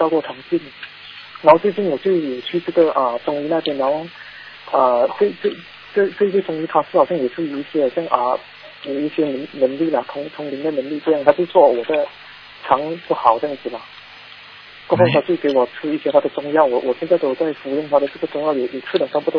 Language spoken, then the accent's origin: Chinese; Malaysia; 我是来自马来西亚的这个听众啊。